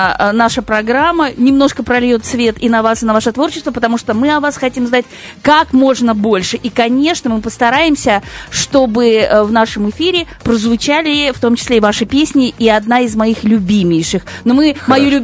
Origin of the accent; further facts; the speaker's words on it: Balykchy, Issyk-Kul Region, Kyrgyzstan; Я с Балыкчи.